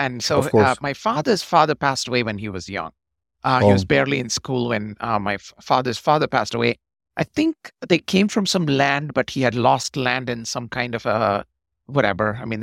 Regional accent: Chennai, Tamil Nadu, India; that's because we grew up in that neighborhood. We grew up in Gopalapuram, where those two schools are.

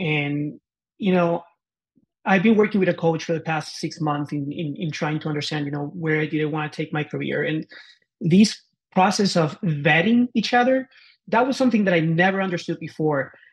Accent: Argentina; now in United States; I'm from Hispanic origin. I'm from originally from Argentina, and I only moved to the States 15 years ago.

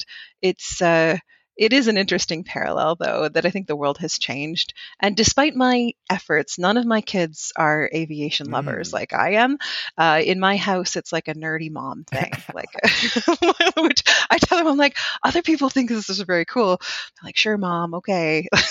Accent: Wiarton, Ontario, Canada; So I grew up in Wyarton, Ontario. Most people here would probably know it as the groundhog capital of Canada.

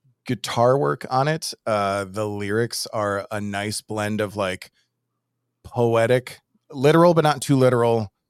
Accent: Milwaukee, Wisconsin, United States; I was born in Milwaukee, Wisconsin. Lived there for 30 years.

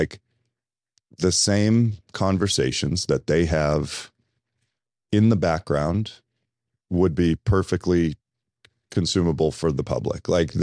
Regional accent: Watertown, Massachusetts, United States; And that's because I grew up in Watertown, Massachusetts, where we had the second highest concentration of Armenians in the country

